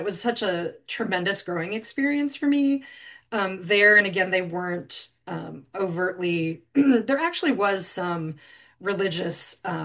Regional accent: Omaha, Nebraska, United States; I went to Catholic schools from 1st to 12th grade, where I grew up in Omaha, Nebraska.

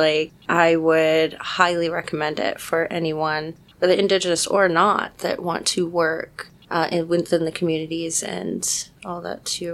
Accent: Potter Valley, California, United States; I am Pomo from Potter Valley, California.

